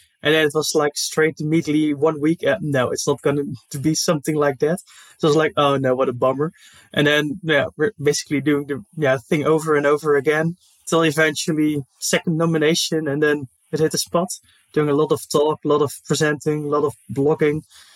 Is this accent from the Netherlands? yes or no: yes; Netherlands; Yeah, so basically I'm from the Netherlands